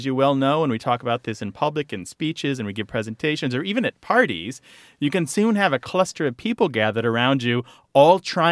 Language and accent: English; Vermont, United States; I'm from Vermont. I don't want to sound like I'm from Massachusetts.